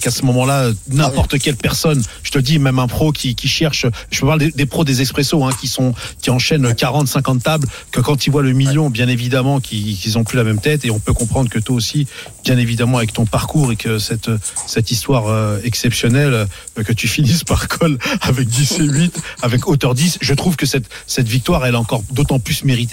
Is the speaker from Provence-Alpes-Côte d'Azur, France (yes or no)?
yes; Saintes-Maries-de-la-Mer, Provence-Alpes-Côte d'Azur, France; Je suis des Sainte-Marie de la Mer, moi, tu vois.